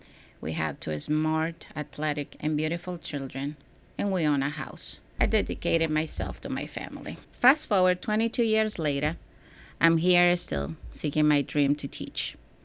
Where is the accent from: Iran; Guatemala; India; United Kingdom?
Guatemala; now in Providence, United States; I was born and raised in Guatemala. I was born in a country with beautiful volcanoes, mountains, and beaches, rich in culture and in faith. I came to Providence on April 18, 2000.